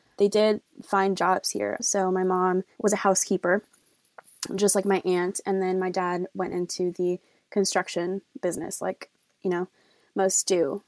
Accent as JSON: {"language": "English", "town": "Austin", "region": "Texas", "country": "United States", "said": "I am currently 25 years old, and I'm from Austin, Texas."}